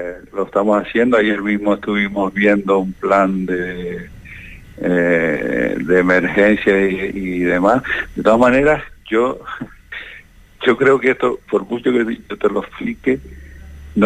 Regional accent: El Paso, Canary Islands, Spain; Pero yo soy del Paso, trabajo aquí

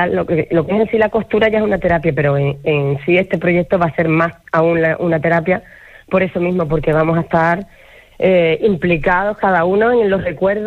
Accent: Andalusia, Spain; now in Fuerteventura, Spain; yo soy andaluza, aunque llevo 20 años en Fuerteventura.

